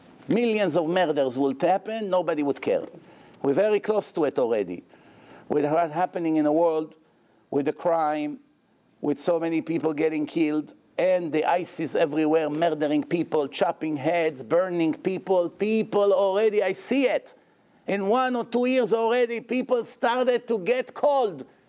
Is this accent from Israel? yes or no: yes; Israel; When we were growing up in Israel